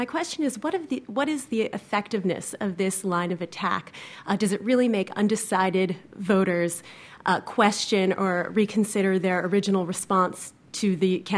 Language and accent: English; Pittsburgh, Pennsylvania, United States; I'm from Pittsburgh, Pennsylvania.